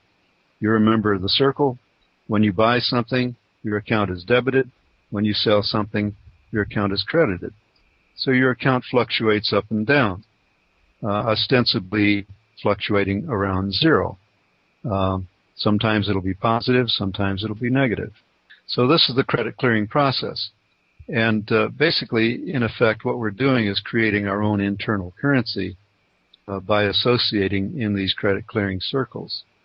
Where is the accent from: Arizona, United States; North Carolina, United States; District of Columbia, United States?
Arizona, United States; Tucson; a trade exchange in my hometown of Tucson